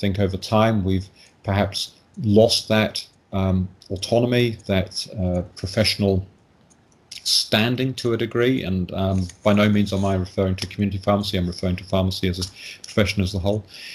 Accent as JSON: {"language": "English", "country": "New Zealand", "said": "Being a New Zealander, yes, I'm very, very concerned."}